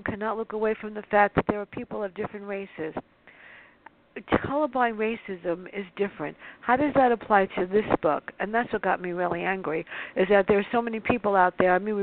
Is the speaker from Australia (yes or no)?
no; New York City, New York, United States; because that's how I was taught, growing up in the South Bronx.